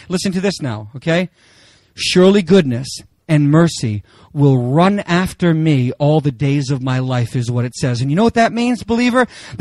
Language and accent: English; United States; Listen, I'm American too.